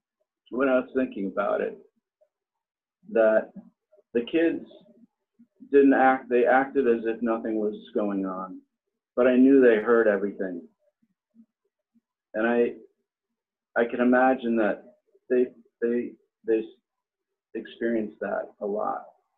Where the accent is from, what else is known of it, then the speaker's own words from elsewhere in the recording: Milwaukee, Wisconsin, United States; I grew up in Wisconsin, in Milwaukee. Very white neighborhood, not very much exposure to other races until about seventh grade.